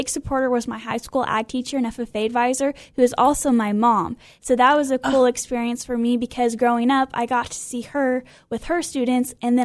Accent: Iuka, Illinois, United States; So I'm from Iuka, Illinois, so it's down south.

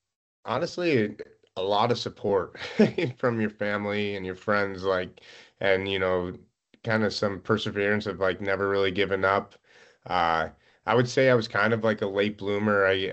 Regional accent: St. Louis, Missouri, United States; Growing up in St. Louis, didn't really learn how to ski

